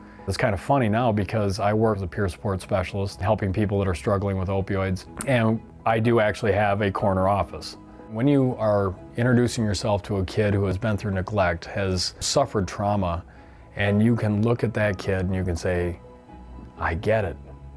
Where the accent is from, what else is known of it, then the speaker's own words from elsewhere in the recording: Bear, Wisconsin, United States; I grew up in Bear, Wisconsin.